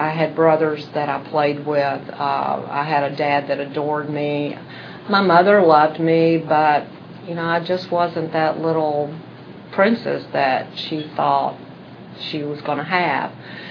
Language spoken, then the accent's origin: English; Alabama, United States; accent: twang; I was raised in Alabama. Still have a little bit of the twang.